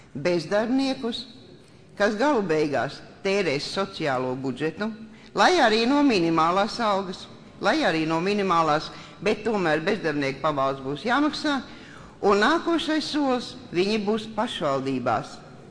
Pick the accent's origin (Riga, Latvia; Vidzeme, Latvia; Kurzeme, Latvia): Kurzeme, Latvia; Liepāja; Es, kā liepājniece, izmantoju šo mazo autopārvadātāju mikrobusiņu firmu pakalpojumus.